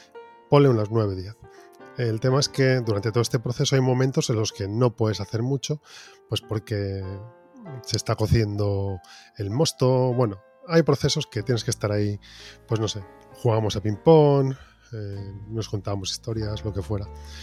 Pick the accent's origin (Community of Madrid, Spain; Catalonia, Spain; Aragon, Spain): Catalonia, Spain; Papiol; yo tengo un colega en mi pueblo, de donde yo soy, que es Papiol, un pueblecito pequeño aquí en Barcelona